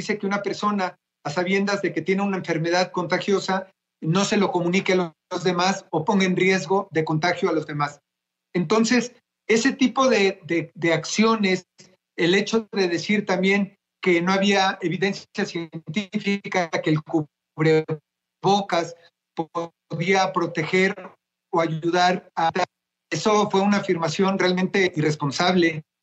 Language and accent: Spanish; Mexico; yo, como muchos mexicanos, millones de mexicanos